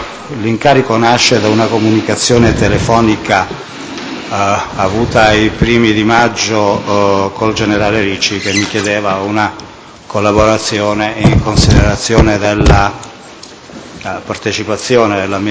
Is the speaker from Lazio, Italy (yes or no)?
no; Manduria, Apulia, Italy; born there; sono nato a Manduria in provincia di Taranto il 9 di ottobre del 1954.